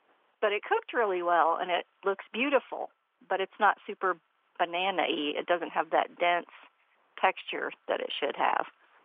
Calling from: Memphis, Tennessee, United States

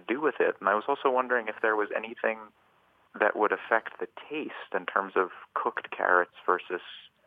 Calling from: Cambridge, United States; I'm calling from Cambridge.

